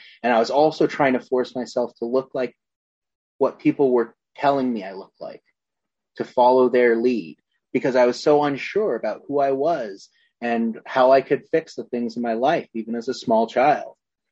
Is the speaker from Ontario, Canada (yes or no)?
no; Alberta, Canada; My folks were both immigrants to Canada. I grew up in outside of Calgary in a very small town, less than 500 people.